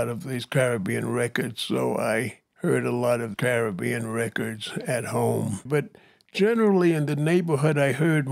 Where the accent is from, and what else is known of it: New York, United States; born or raised there